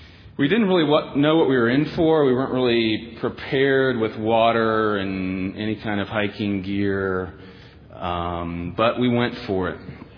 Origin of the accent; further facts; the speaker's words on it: Indiana, United States; Well, I come from Indiana, so I don't fit that category.